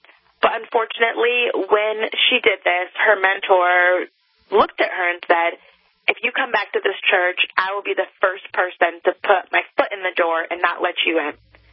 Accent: Connecticut, United States; also born or lived in California; So I grew up in Connecticut and kind of had a chaotic childhood because my parents were divorced and I was in different schools and moving back and forth between Hartford to Middletown to, at one point, you know, moving to California

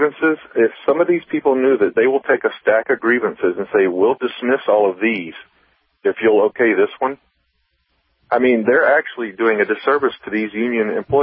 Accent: the South, United States; now in Michigan, United States; I actually moved to Michigan in 2002, and I am from the South, so I never dealt with unions or even really knew what a union was all about.

